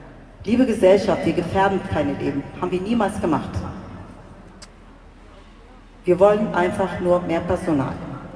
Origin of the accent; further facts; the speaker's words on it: Turkey; moved away; Ich habe einen Migrationshintergrund. Ich komme aus der Türkei.